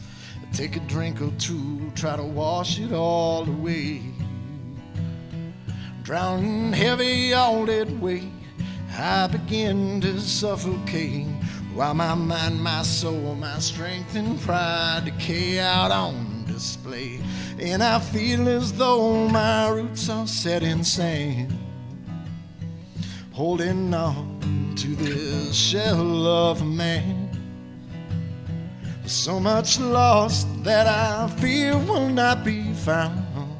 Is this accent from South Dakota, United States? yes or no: yes; Madison, South Dakota, United States; when I do go home to my hometown of Madison, South Dakota, the downtown is just dead. And when I was a kid, it was very much vibrant and alive.